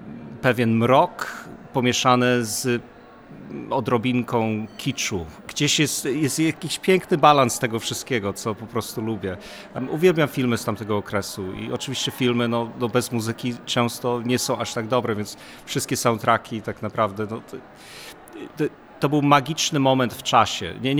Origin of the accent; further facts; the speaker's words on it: United States; jak dorastałem w Stanach Zjednoczonych